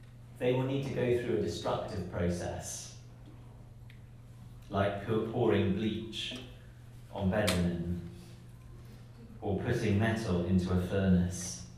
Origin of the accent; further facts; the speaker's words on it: Birmingham, West Midlands, United Kingdom; But there is a museum near where I grew up in Birmingham in England.